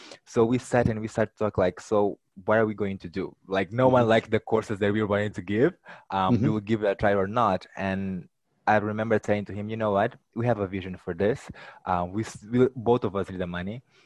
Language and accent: English; Mozambique; first language Portuguese; English is a second language; I was born in Mozambique, as you mentioned, is a country in Southeast Africa. It's one of the poorest countries in the continent. Okay. We speak Portuguese. We don't speak English as most African countries or French.